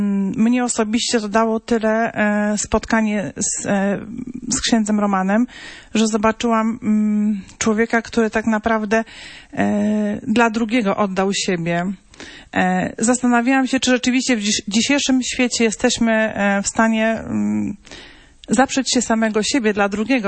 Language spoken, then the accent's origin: Polish; Radom, Masovian Voivodeship, Poland; niż ja z Radomia